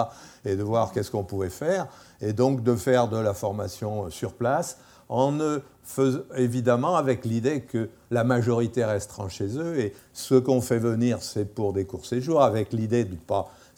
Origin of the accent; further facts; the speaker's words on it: France; appuyé sur notre ambassade, évidemment, puisqu'on est français